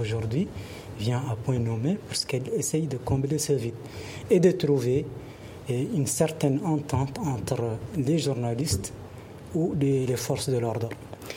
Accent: Mauritania; quand même chez nous en Mauritanie, ils font souvent des portes ouvertes sur l'armée

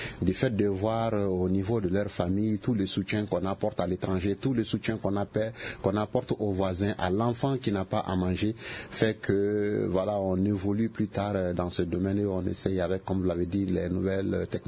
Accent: Mali; chez nous au Mali

